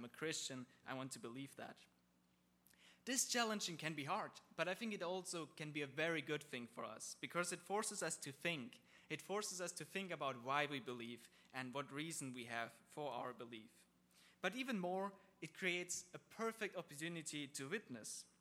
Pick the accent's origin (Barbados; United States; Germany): Germany; I've been growing up in Germany in a Christian family